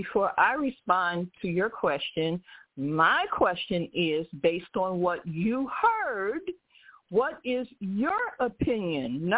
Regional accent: Detroit, Michigan, United States; born there; I was born in Detroit.

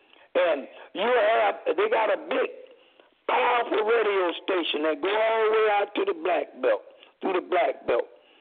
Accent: Lynchburg, Virginia, United States; I'm a Muslim African-American. I grew up in Lynchburg, Virginia, Campbell County, to be exact.

